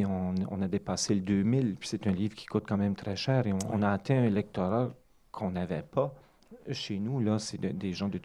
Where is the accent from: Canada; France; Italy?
Canada; Rivière-Verte, New Brunswick; Moi, je viens des Appalaches, comme tu disais, Rivière-Verte, c'est sur la frontière du Québec et des États-Unis.